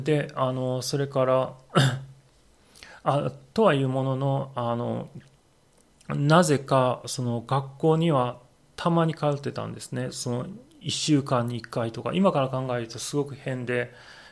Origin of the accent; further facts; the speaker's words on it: Hino, Shiga, Japan; 僕は滋賀県の日野町という田舎町に生まれ育ちました。